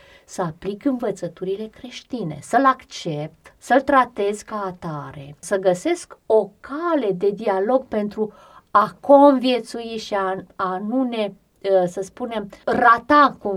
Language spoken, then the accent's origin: Romanian; Romania; Faptul că suntem români, că vorbim aceeași limbă și ne înțelegem în limba pe care o vorbim.